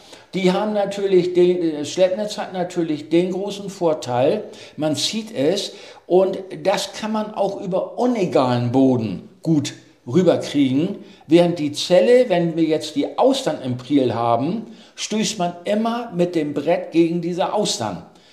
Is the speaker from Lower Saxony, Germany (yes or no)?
yes; Cuxhaven, Lower Saxony, Germany; Ich bin Cuxhavener. Ich bin sogar in Dunen im Elternhaus geboren worden.